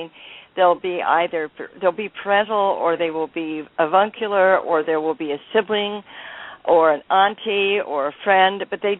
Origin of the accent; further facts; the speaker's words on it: Reno, Nevada, United States; born there; I've lived in the West all my life. I was born in Reno